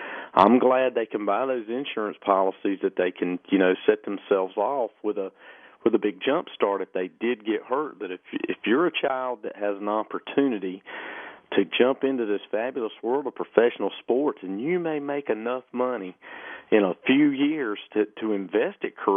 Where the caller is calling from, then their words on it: North Carolina, United States; up in Lincoln County.